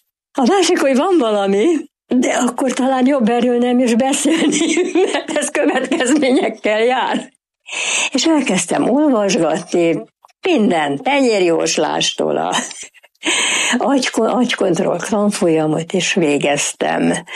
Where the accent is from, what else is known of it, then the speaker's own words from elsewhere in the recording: Budapest, Hungary; Budapesten születtem, és mint egy holokauszt túlélő család, hogy így mondjam, második generációs tagja. Budapesten, a belvárosban, 7. kerületben laktam egy olyan házban, ami annak idején csillagos ház volt.